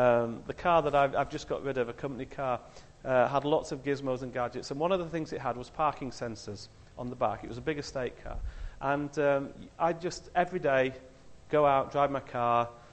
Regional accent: Yorkshire and the Humber, United Kingdom; You know, I'm a Yorkshireman.

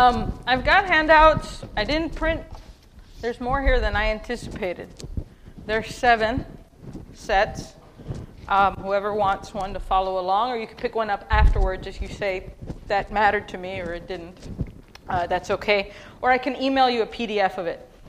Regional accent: Texas, United States; I'm from Texas, as you guys know. But I've been all over the U.S., the western side of the U.S.

